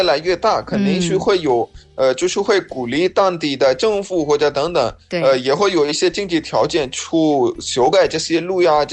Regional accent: Pakistan; Chinese is a second language; 我是来自巴基斯坦的

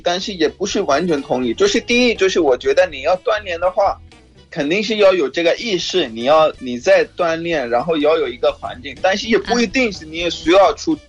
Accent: Pakistan; Chinese is a second language; 我们巴基斯坦在路美的是

